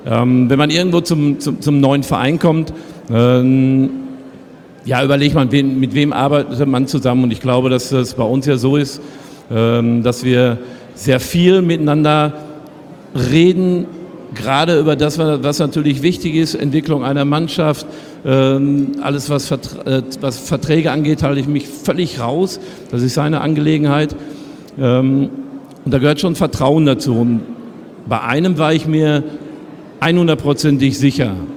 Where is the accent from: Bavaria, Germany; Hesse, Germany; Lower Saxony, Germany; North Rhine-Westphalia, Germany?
North Rhine-Westphalia, Germany; ich brauche vielleicht ein bisschen länger als Westfale